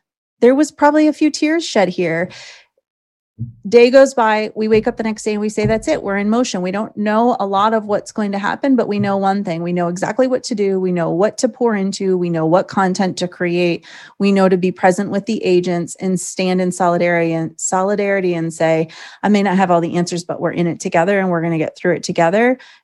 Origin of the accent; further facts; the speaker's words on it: Michigan, United States; So I'm from Michigan originally.